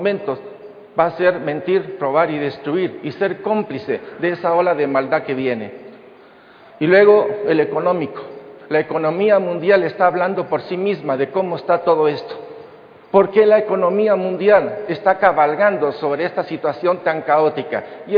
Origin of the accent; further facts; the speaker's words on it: Spain; born there; Así fue como nací en España, en viñedos, trabajando en viñedos y con mulas.